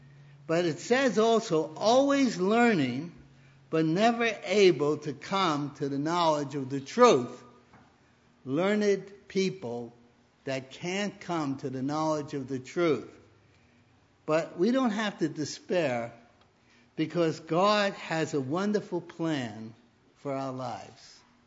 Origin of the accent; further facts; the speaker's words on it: Brooklyn, New York, United States; accent: Brooklyn; But it didn't understand my Brooklyn accent.